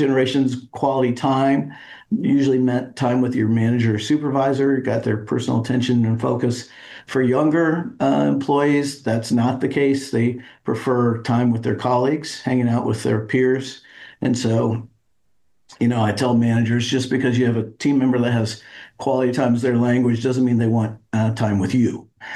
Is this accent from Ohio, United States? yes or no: no; Kansas, United States; also born or lived in Chicago / Phoenix / Atlanta; I grew up outside of Kansas City, went to school in Chicago, Phoenix, Atlanta, moved back to Kansas to be close to family